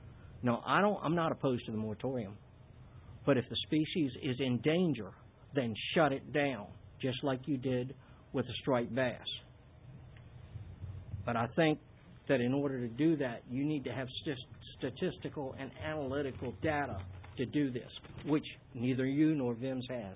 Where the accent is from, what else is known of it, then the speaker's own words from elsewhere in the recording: Virginia, United States; I was born in Virginia in 1950, and I've lived here all my life.